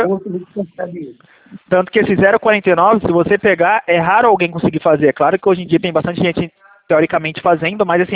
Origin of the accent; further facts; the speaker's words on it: Valinhos, São Paulo, Brazil; Não, eu sou 019, eu sou daqui de Valinho, São Paulo